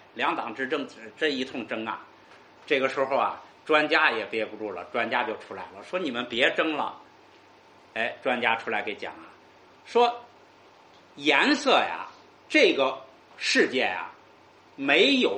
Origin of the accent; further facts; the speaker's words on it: China; 这叫这个白金党蓝黑党在网上是争得一塌糊涂，我们中国人也加入进去了